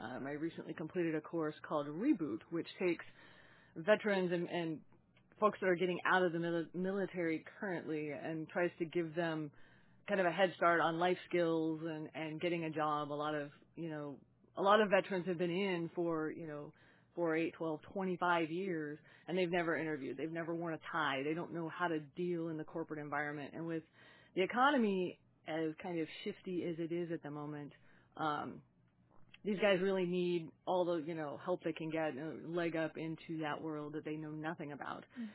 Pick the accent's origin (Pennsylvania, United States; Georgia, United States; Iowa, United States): Pennsylvania, United States; I am originally from Pennsylvania. Yay, Pennsylvania. Out there, and I always said, out there with the cows and the trees and the corn.